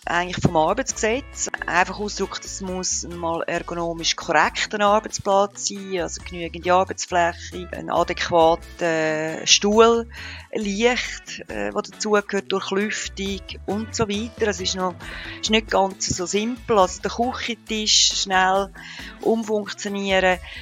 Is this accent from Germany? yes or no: no; Switzerland; wir als Schweizer können nicht einfach in Bali am Strand arbeiten.